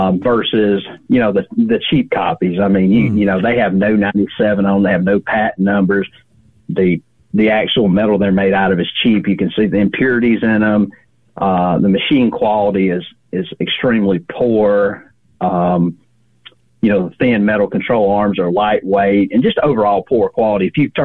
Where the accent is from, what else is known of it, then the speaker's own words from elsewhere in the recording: Georgia, United States; from Hal About It. I guess you hear my accent. I'm from Georgia